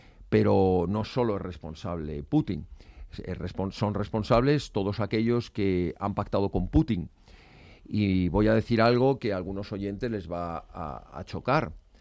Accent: Spain; que no tengamos la libertad como españoles de criticar todo lo que haga

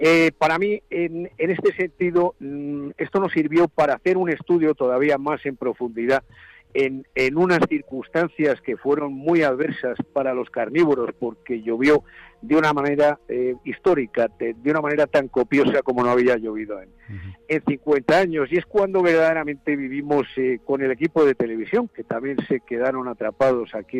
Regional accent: Madrid, Community of Madrid, Spain; en mi casa de Madrid, porque yo nací en Madrid ciudad, ¿no?, en Chamartín.

